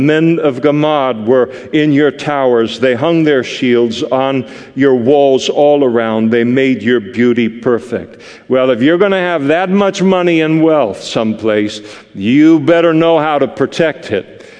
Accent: Scotland, United Kingdom; It kills me as a Scot to try and figure these things out.

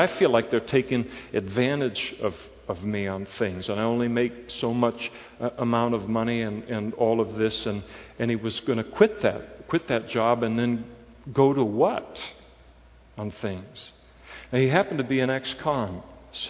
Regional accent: Napa, California, United States; I grew up in Napa. Now they call it the Napa Valley. But when I grew up in Napa, the restaurants weren't nearly as expensive. They weren't nearly as nice. We had a Sizzler and stuff like that. Blue collar, absolutely blue collar city.

